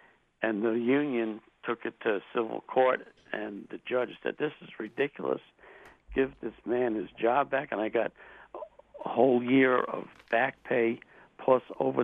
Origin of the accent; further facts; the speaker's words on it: New York, United States; accent: Eastern; moved away; I'm from New York. Went to high school across the street from Belmont Racetrack. But I've lived here for 44 years.